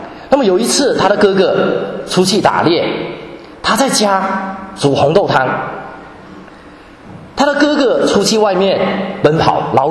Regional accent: China; 因为当时中东一带的习惯大概跟我们中国人的习惯有很多类似的东西

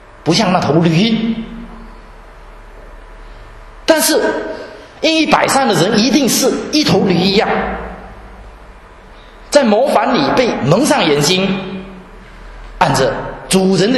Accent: Guangdong, China; 那简直是我们广东人说湿湿水，小毛毛雨而已

